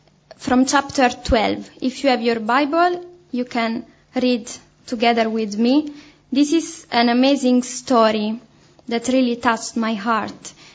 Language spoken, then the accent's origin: English; Italy; I'm 20 years old and I come from Italy.